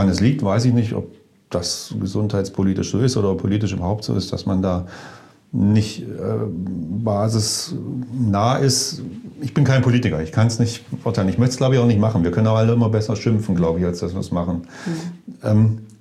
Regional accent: Dessau, Saxony-Anhalt, Germany; born there

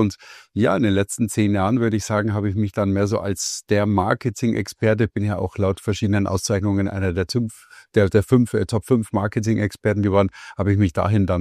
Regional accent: Munich, Bavaria, Germany; Ich komme aus München und südlich von München ist der Starnberger See, da habe ich lang gewohnt.

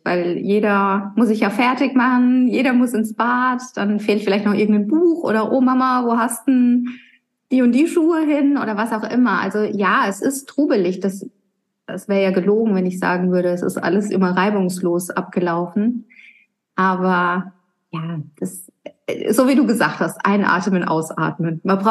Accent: Italy; das Temperament hat er offensichtlich von mir als Italienerin.

